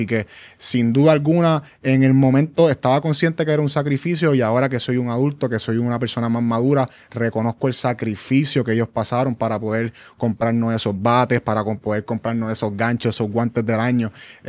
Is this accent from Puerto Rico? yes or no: yes; Trujillo Alto, Puerto Rico; Yo soy de Trujillo Alto.